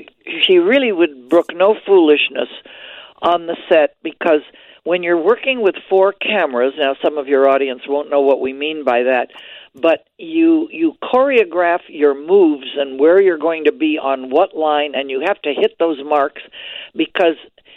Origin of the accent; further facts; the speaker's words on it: Quebec, Canada; of course, we're both Canadian-born. He's from Ontario, I'm from Quebec.